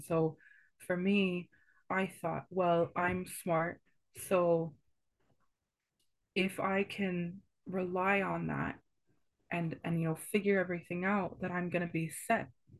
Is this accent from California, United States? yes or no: yes; Los Angeles, California, United States; now in Cork, Ireland; I'm from Los Angeles originally, actually, so hence the accent.